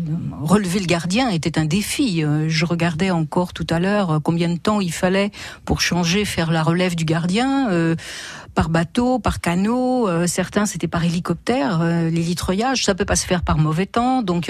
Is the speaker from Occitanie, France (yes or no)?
no; Paris, Île-de-France, France; je suis parisienne d'origine et a priori, il n'y a pas de phare à Paris.